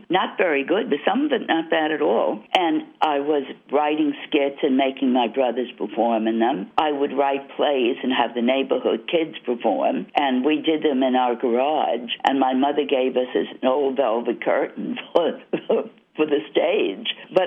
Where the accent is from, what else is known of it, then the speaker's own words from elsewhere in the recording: New York, United States; I'm from the Bronx in New York, and it was country. There was actually a farm around the corner